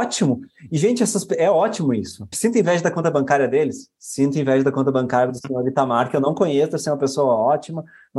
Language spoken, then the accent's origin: Portuguese; Brazil; Primeiro lugar, porque a gente é brasileiro, né?